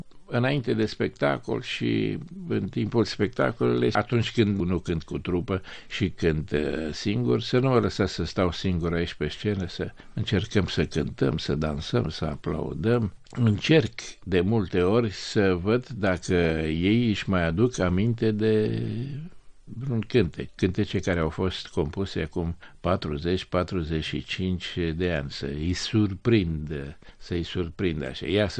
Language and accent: Romanian; Bucharest, Romania; born there; m-am născut în Cotroceni